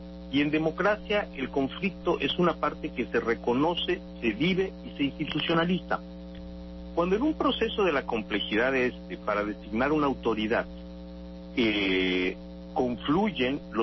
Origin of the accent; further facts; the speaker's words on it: Yucatán, Mexico; Yo soy de Yucatán, por los cuatro costados, desde como decían los clásicos, desde la oscuridad de los tiempos.